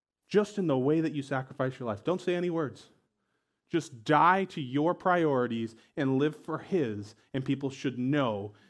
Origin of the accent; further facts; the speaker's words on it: New England, United States; but let's be honest, I'm from New England. This is as excited as I get, okay?